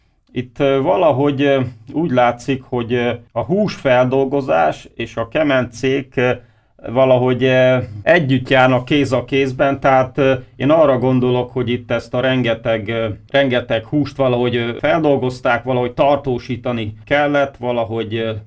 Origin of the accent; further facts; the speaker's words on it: Hungary; tudjuk róla, hogy magyarok vagyunk, lovas nemzet